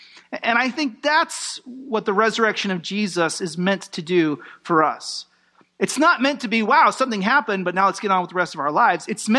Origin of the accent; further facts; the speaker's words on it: California, United States; You know, growing up in California, I'll never forget my first earthquake.